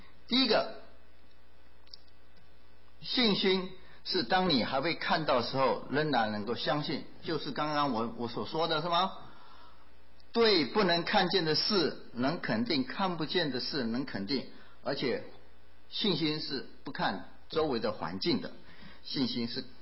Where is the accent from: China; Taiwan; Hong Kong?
Taiwan; 就像我从小长大在台湾，我知道洪水什么样子，因为台湾常常有台风